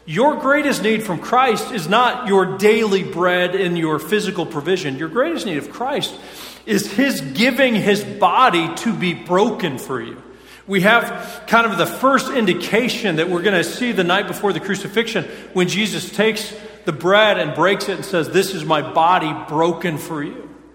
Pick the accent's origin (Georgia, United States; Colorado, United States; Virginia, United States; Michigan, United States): Colorado, United States; I was a church planter in Colorado, my home state, and I planted Tri-City Baptist Church